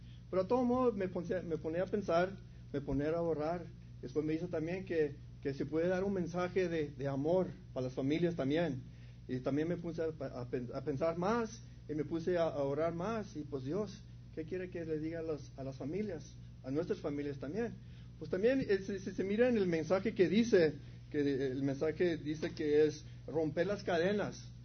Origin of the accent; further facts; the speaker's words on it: Texas, United States; now in El Paso, United States; yo no soy de aquí del Paso. Vengo de un pueblo muy chiquito allá del otro lado de San Antonio y pues, como mucha gente, hemos creado católicos, Catholic.